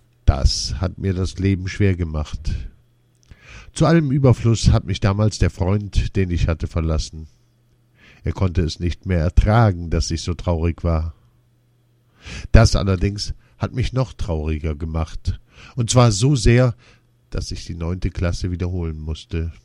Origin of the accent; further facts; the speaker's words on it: Essen, North Rhine-Westphalia, Germany; ich komme aus Essen. Meine Mutter stammt aus Asien. Mit 6 Jahren wurde ich in die Waldorfschule in Mülheim an der Ruhr eingeschult.